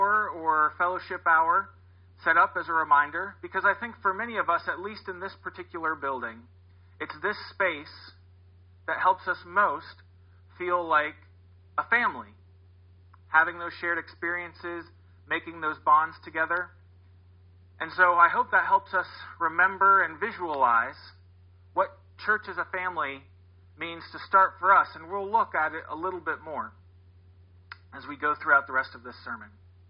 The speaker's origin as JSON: {"language": "English", "town": "Worthington", "region": "Ohio", "country": "United States", "tie": "born or raised there", "said": "I grew up here in Central Ohio, in Worthington, actually, and then went to college in Tallahassee, Florida, at Florida State."}